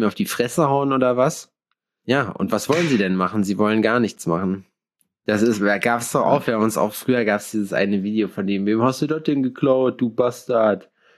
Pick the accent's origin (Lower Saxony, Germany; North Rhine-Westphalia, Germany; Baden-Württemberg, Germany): North Rhine-Westphalia, Germany; ja, ich komme ja aus dem Sauerland. Das ist in Nordrhein-Westfalen für alle Leute, die sich nicht auskennen in dieser Region.